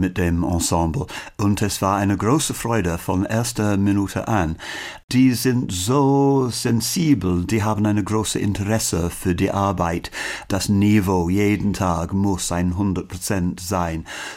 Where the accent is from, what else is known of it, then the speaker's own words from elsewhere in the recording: Birmingham, West Midlands, United Kingdom; German is a second language; wohnen in the Midlands, in der Mitte Englands. Und ich komme aus Birmingham, Hauptstadt der Midlands